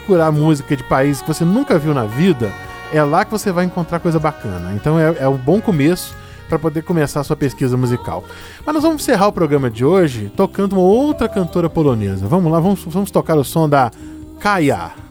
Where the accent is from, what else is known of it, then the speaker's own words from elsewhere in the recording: Belo Horizonte, Minas Gerais, Brazil; eu que sou de Belo Horizonte